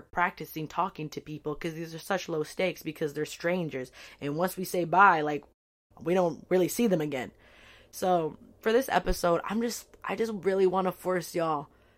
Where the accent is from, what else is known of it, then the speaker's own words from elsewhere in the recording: California, United States; I grew up in the Bay Area and I was like, this is the most diverse, like, coolest place ever.